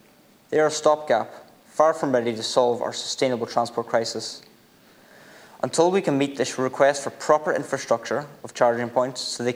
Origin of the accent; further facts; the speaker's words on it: Fraughegan, County Donegal, Ireland; I'm 16 years old. I'm from Fraughegan, rural Donegal.